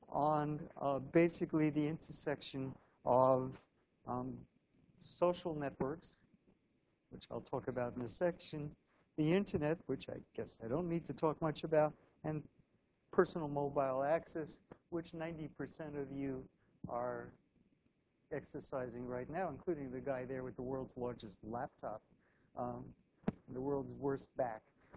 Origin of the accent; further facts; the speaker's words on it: New York City, New York, United States; But I'm also from the Bronx, so I've never held one of these in anger in my life.